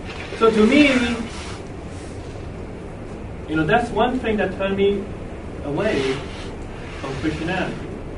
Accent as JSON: {"language": "English", "country": "Hong Kong", "tie": "born or raised there", "said": "Growing up in Hong Kong, I was the one that bowed down to golden images at one point."}